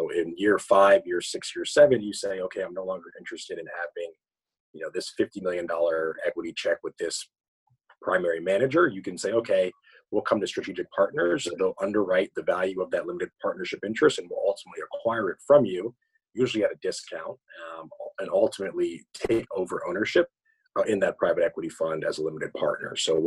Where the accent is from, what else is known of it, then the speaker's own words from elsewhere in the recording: Philadelphia, Pennsylvania, United States; I'm from Philadelphia. Went down to Morehouse College for 4 years, where I majored in business finance.